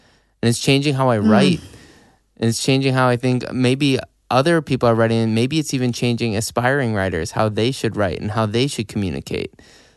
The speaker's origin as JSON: {"language": "English", "town": "Chicago", "region": "Illinois", "country": "United States", "tie": "born or raised there", "lives_now": "Los Angeles, United States", "said": "I don't go back that often anymore. I've lived in LA for longer than I lived in Chicago."}